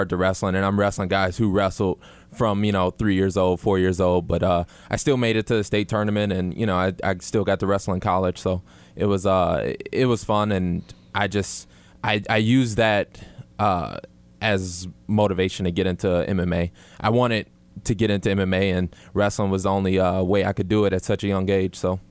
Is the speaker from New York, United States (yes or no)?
no; Detroit, Michigan, United States; I got my start over in Detroit. I'm from Detroit.